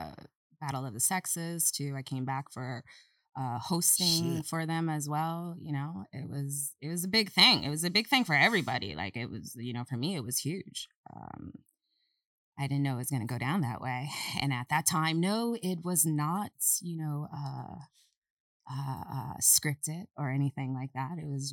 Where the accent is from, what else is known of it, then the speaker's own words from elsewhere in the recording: Cambridge, Massachusetts, United States; That was never my thing because born and raised in Cambridge, Massachusetts, the right. world